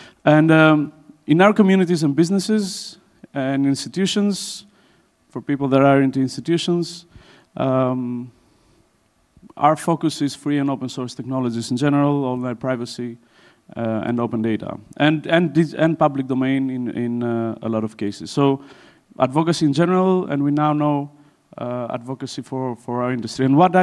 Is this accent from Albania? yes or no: yes; Elbasan, Elbasan County, Albania; now in Tirana, Albania; I come from I come from Albania in a city called Elbasan, which is quite in the center of close to Tirana. It's quite a simple city, very small, and doesn't have much. And now I live in Tirana, which is the capital of Albania.